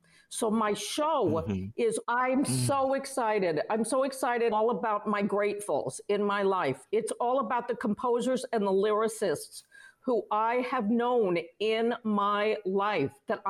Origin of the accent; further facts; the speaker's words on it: Los Angeles, California, United States; also born or lived in London, United Kingdom / New York, United States; I didn't really grow up in Hollywood. I grew up in Los Angeles, London, and New York because mm-hmm. my mom was always on the road.